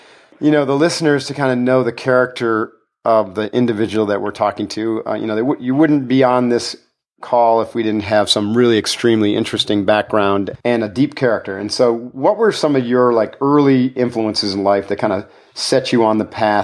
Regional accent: New York, United States; I grew up in the Adirondack Mountains, which is also very yeah. different than New Mexico, but also incredibly beautiful in its own way.

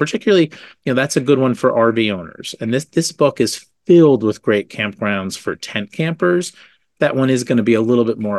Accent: New Jersey, United States; And look, I'm from New Jersey.

